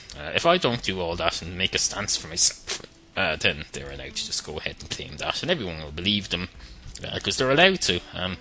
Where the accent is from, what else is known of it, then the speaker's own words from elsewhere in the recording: Ireland; my responsibility as an Irish citizen